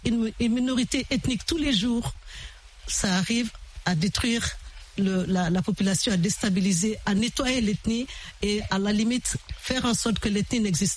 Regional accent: Bandiagara, Mopti, Mali; also born or lived in Bamako; Moi je suis Dogon. Je suis originaire. Je suis née à Bamako. Mais je suis de Bandiagara, le pays Dogon.

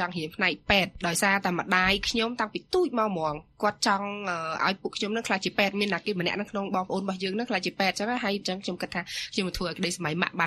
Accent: Sihanoukville, Preah Sihanouk, Cambodia; also born or lived in Kandal; ប៉ុន្តែបន្ទាប់ពីគាត់រៀបការហើយគាត់ទៅនៅកំពង់សោមខ្ញុំរៀនចប់ថ្នាក់ទី12នៅកំពង់សោម

